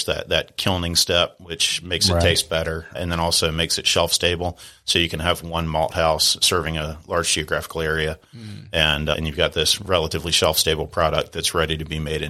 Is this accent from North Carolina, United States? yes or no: yes; Salisbury, North Carolina, United States; So I grew up in Salisbury, built the malt house near where I grew up.